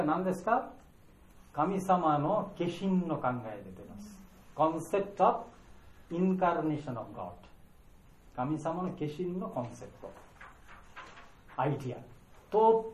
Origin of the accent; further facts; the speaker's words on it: India; Japanese is a second language; now in Japan; 私は日本に来て普通、私インドから来ましたから、